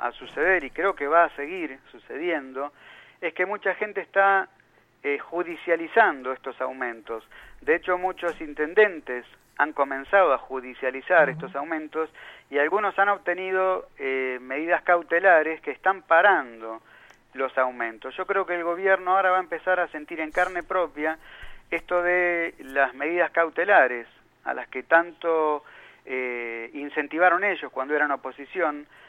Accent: Argentina; a mí realmente como argentino no me sirve.

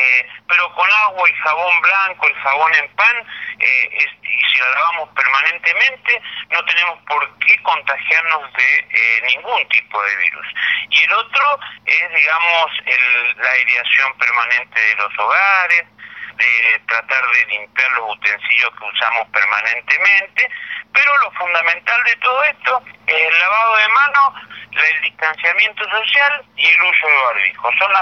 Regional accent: San Rafael, Mendoza, Argentina; en la misma provincia, yo soy del sur, yo soy de San Rafael, ¿sí?

